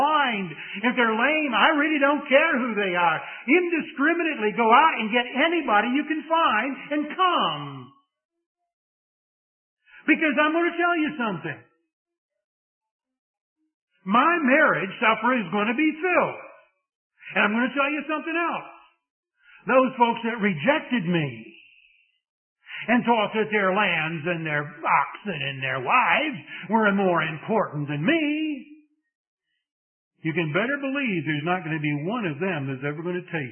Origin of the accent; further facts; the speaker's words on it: Scotland, United Kingdom; Maybe it's because I'm Scottish.